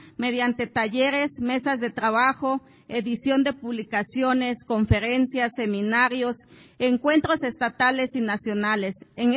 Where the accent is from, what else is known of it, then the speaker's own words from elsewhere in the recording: Ocotequila, Guerrero, Mexico; Soy originaria de Ocotequila, municipio de Copanatoyac, de allá de la región de la montaña de Guerrero, hablante y del pueblo náhuatl.